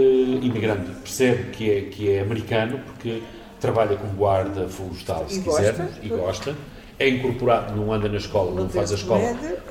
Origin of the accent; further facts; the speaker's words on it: Portugal; Nós vivemos um pouco, como portugueses, assim, um bocadinho no fio da navalha